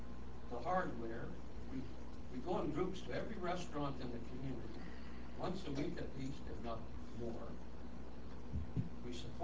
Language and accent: English; Alberta, Canada; I come from Alberta. I'm a winter visitor down here. I've been here for 19 years. I live here 6 months every year.